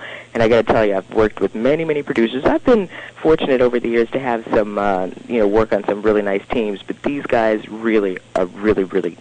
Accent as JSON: {"language": "English", "town": "New Orleans", "region": "Louisiana", "country": "United States", "said": "I'm from New Orleans."}